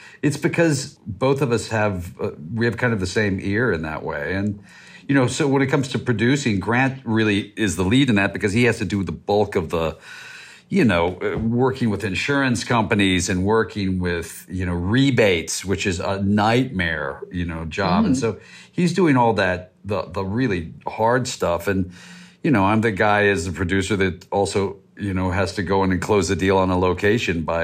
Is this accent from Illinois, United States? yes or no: no; Augusta, Kentucky, United States; He was in my hometown of Augusta, Kentucky.